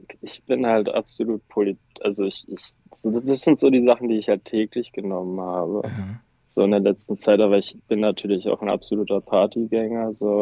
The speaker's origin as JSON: {"language": "German", "region": "Brandenburg", "country": "Germany", "tie": "born there", "lives_now": "Berlin, Germany", "said": "Also geboren bin ich in Brandenburg."}